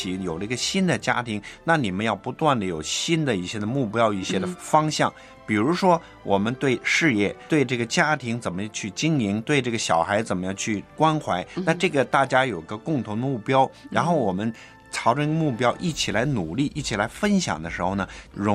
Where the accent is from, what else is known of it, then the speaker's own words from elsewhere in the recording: China; 就我们中国人说的夫唱妇随，形影相随，这就是我们中国人的观念。